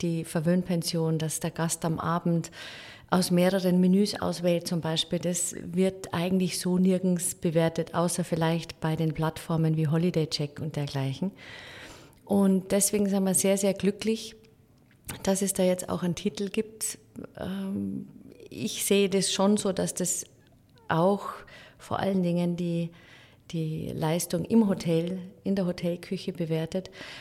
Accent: Bavaria, Germany; now in Austria; Ich bin ursprünglich aus Bayern und der Liebe wegen ins Tannheimer Tal gezogen.

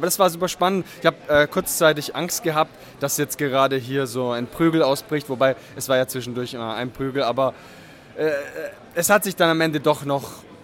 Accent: Baden-Württemberg, Germany; Also in Baden-Württemberg, da wo ich herkomme, sagt man ein Geschmäckle.

